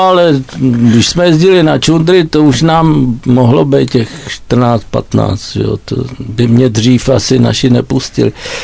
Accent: Prague, Czechia; protože já jsem původem ze Žižkova.

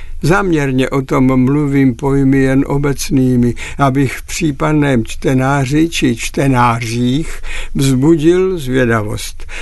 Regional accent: Opočno, Hradec Králové Region, Czechia; jak u nás v Opočně, kde se od útlého dětství cítím doma

